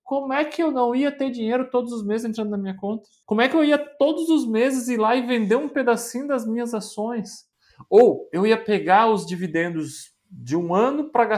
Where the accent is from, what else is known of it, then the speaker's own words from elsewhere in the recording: Florianópolis, Santa Catarina, Brazil; Eu sou de Floripa, moro em Floripa, mas o pessoal daqui diz que eu não tenho sotaque daqui